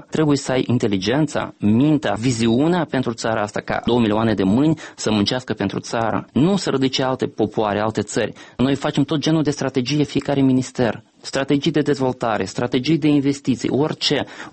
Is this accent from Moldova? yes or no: yes; Moldova; Noi suntem moldoveni, noi vorbim moldovenești, noi trăim în Moldova.